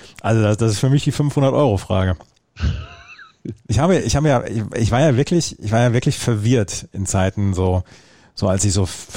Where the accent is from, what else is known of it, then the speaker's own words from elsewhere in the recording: Hanover, Lower Saxony, Germany; Da kommst du als Hannoveraner wirklich nicht drumherum.